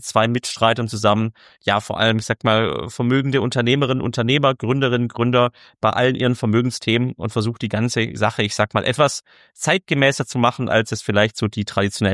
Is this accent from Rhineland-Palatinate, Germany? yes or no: no; Baden-Württemberg, Germany; Ich bin gebürtiger Schwabe, in Süddeutschland aufgewachsen, dort in Reutlingen studiert und an der zweiten Studienhälfte war ich in den USA